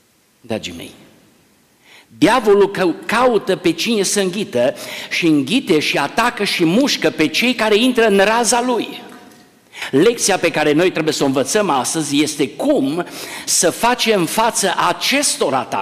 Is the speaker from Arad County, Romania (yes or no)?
yes; Pârneava, Arad County, Romania; Am copilărit aici în Pârneava și în vremea copilăriei mele aproape că nu era acasă care să n-aibă câine.